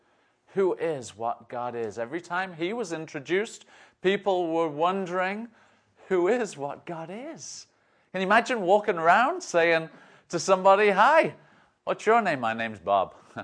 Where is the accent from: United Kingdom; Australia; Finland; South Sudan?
United Kingdom; I am British, in case you haven't figured that out.